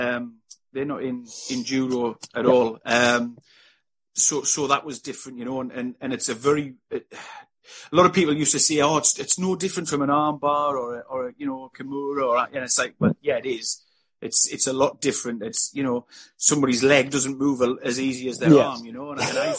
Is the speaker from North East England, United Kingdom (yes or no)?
yes; Sunderland, North East England, United Kingdom; a sports science course, a university degree course in Sunderland in my hometown.